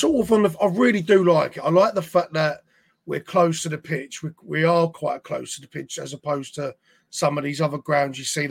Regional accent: Mottingham, London, United Kingdom; But my mum was born and bred in Deptford, you know. I lived in Mottingham for majority of my life.

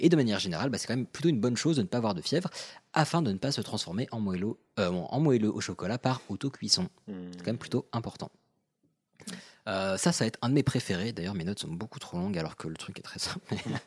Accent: Morocco; je rappelle que je suis marocain donc j'ai le droit de faire.

